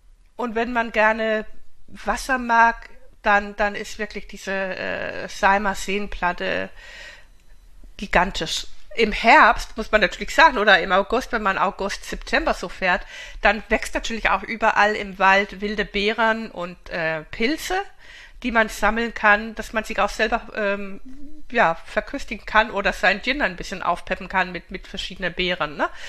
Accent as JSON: {"language": "German", "country": "Denmark", "second_language": "German", "said": "ich bin ja Skandinavin, ich komme ja aus Dänemark und kenne eigentlich oder kannte Schweden und Norwegen"}